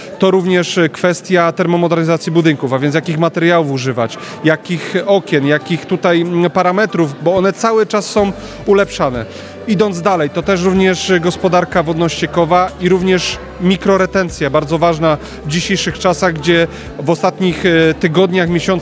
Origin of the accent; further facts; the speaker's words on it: Silesian Voivodeship, Poland; Ja pochodzę z Żywiecczyzny